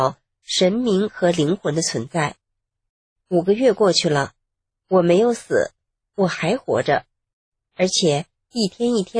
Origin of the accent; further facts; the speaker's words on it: Northeast China, China; born there; 我出生在东北，五岁的时候母亲就去世了。